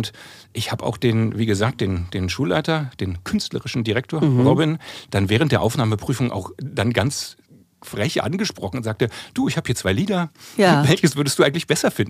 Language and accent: German; Saxony-Anhalt, Germany; ich habe dir eben erzählt, dass ich aus Sachsen-Anhalt komme und dass ich einen keinen Berliner Akzent habe, aber dass man sehr viel Icke und sowas bei mir auch sagt.